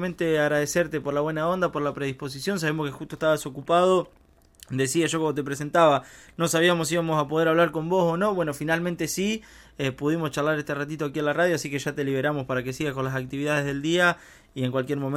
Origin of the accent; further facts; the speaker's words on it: Buenos Aires, Argentina; más allá que nosotros somos del partido de Rivadavia, de Tejedor, la región es todo similar, ¿no?